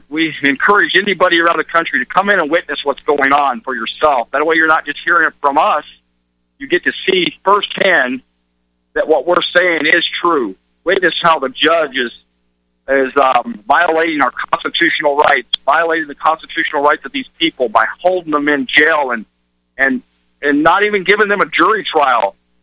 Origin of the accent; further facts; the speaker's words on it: Montana, United States; He's from Montana, my home state